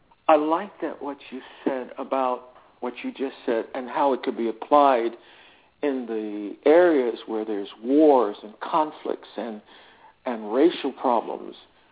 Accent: New York City, New York, United States; I'm from New York. I grew up in all of these boroughs. I grew up in Manhattan and Spanish Harlem and the Bronx and Brooklyn and Queens.

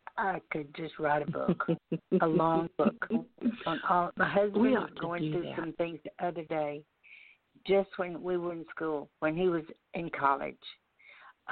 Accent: the South, United States; I was from the South.

